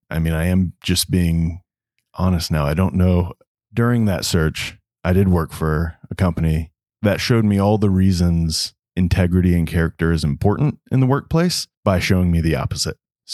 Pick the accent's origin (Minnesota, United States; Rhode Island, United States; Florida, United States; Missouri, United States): Florida, United States; Orlando; I grew up here in Orlando, Florida. I am the son of two parents. I have two loving parents. Grew up here in Orlando.